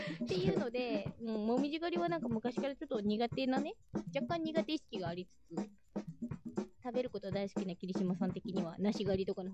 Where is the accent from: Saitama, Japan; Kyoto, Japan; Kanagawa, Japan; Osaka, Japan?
Kyoto, Japan; はい、だってほら私京都出身ですもの